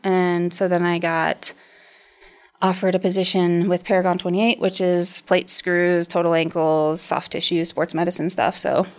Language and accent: English; Colorado Springs, Colorado, United States; I grew up in Colorado Springs.